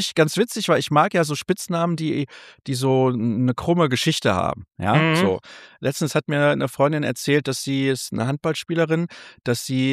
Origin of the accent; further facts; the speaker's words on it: Solingen, North Rhine-Westphalia, Germany; Ich komme aus Solingen.